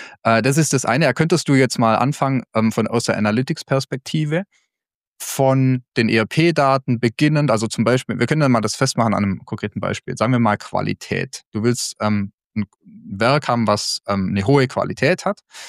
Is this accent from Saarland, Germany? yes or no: no; Baden-Württemberg, Germany; ich bin aufgewachsen auf der Schwäbischen Alb, so 100 Kilometer südlich von Stuttgart, da wo wir jetzt sitzen.